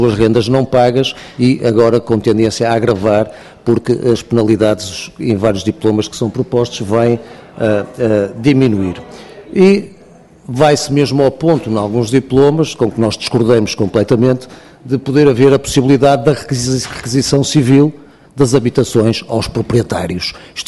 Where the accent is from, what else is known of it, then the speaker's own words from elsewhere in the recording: Norte, Portugal; mas eu como sou do Norte também tenho sempre esta tendência a achar que Norte é nacional.